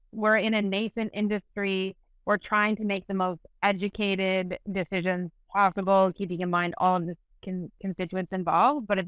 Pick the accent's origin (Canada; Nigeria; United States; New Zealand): Canada; I'm a Canadian. I'm going to have to come up with a new analogy.